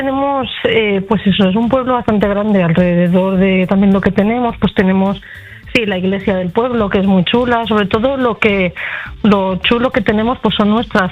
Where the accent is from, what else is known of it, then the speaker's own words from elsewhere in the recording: Andorra, Aragon, Spain; soy de Andorra, pero no de Andorra que todos conocéis, sino de Andorra de Teruel, lo que nosotros llamamos Andorra la buena.